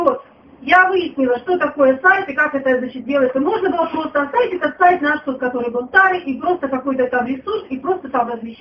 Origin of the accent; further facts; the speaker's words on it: Bratsk, Irkutsk Oblast, Russia; я здесь из Братска приехала